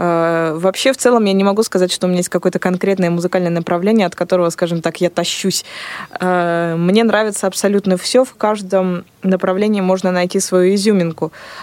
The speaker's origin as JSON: {"language": "Russian", "country": "Estonia", "tie": "born or raised there", "said": "Я не знаю несколько языков, просто в детстве мы жили в Эстонии, до сих пор туда ездим, и моя сестра вот говорит по-эстонски, и старший брат по-эстонски говорит, а я в основном только считать и помню."}